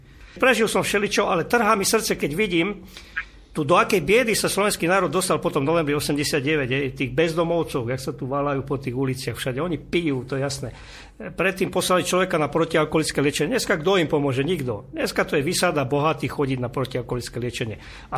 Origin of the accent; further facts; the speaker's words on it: Poprad, Prešov Region, Slovakia; dokonca vodu, priamo u nás v Poprade